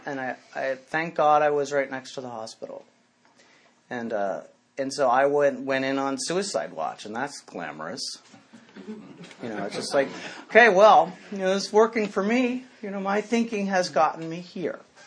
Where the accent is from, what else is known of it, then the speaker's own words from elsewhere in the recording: New England, United States; I'd always hunted and fished growing up in New England